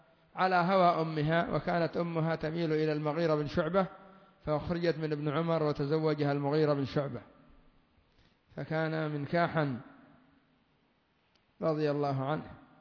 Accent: Yemen; كدول الخليج وعندنا في اليمن وكثير من المناطق الدول لا تبحث عنها

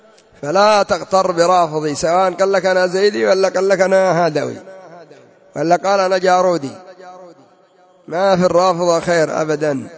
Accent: Yemen; كلهم كما يقال المثل عندنا في اليمن جدت الكلاب واحدة

